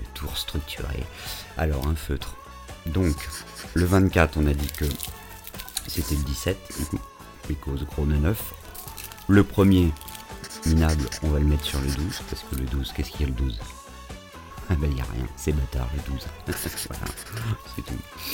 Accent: Paris, Île-de-France, France; j'ai 42 ans, je suis parisien, célibataire et comédien.

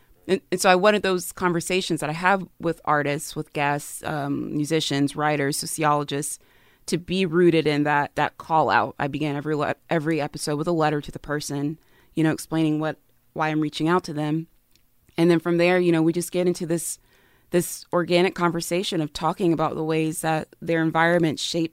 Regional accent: South Carolina, United States; now in Nashville, United States; I've been in Nashville now for 10 years, but growing up in South Carolina, which is, you know, the most southern place on earth, I feel it when I go back home there.

